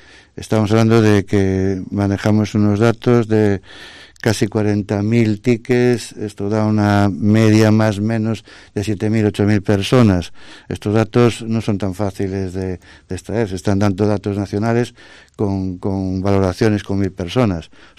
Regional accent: Pontevedra, Galicia, Spain; salvo para los que somos de Pontevedra, de saber llegar a determinados puntos

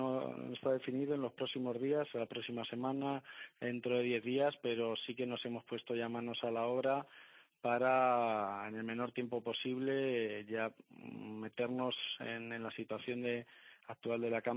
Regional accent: Albacete, Castilla-La Mancha, Spain; Todos los que somos de Albacete

